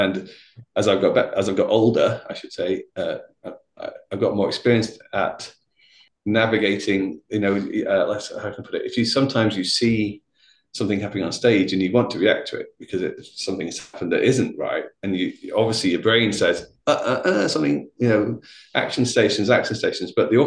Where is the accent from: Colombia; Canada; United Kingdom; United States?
United Kingdom; Bolton, North West England; Long story short, I'm from Bolton near Manchester. I always have to say that because the Americans never know where Bolton is.